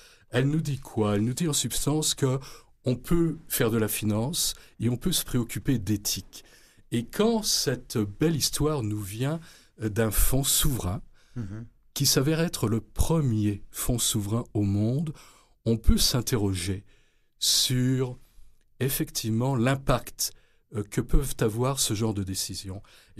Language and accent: French; Quebec, Canada; Il est légitime qu'en tant que Québécois, on s'interroge.